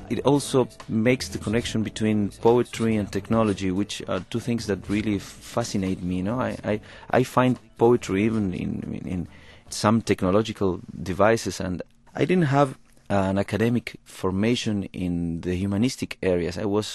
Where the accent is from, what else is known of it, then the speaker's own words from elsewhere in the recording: Uruguay; My father was born in Germany, in Berlin, and he escaped the World War II, and I was raised in Uruguay